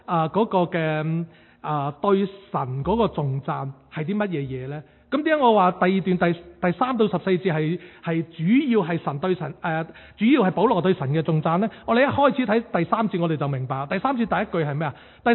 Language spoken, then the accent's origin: Cantonese; China; 咁就已经系我哋中国人嘅农历新年啊